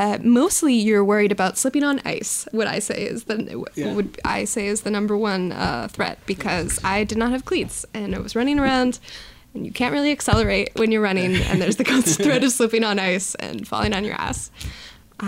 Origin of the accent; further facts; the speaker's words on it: California, United States; also born or lived in New York; So for the listener, I'm from California. I lived in New York for 2 years, and then I recently went back to California to go to law school at UCLA.